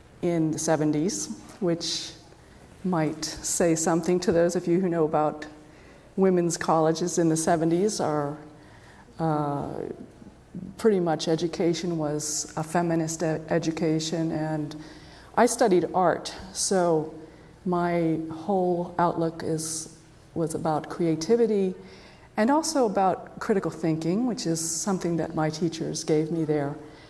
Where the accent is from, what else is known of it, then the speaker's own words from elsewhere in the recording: Pittsburgh, Pennsylvania, United States; I have been a resident of State College for the past 27 years. I am a lifelong Pennsylvania resident. I grew up in Pittsburgh, and I am a convert to Islam. I converted in 1978.